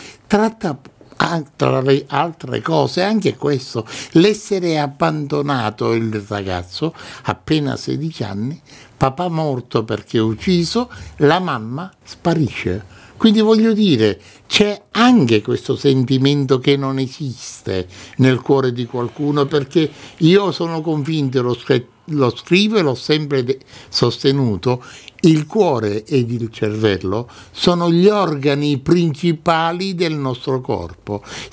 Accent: Milazzo, Sicily, Italy; Quindi noi siamo i migliori, però a Milazzo abbiamo già i dolci favolosi.

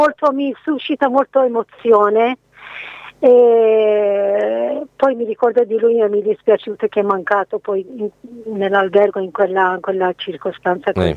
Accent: Iran; la Persia è la mia terra.

